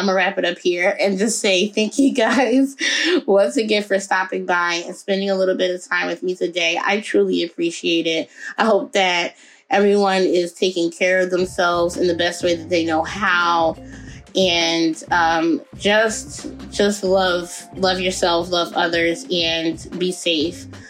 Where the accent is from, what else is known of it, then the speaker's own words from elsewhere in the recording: United States; Just like I am an American born and raised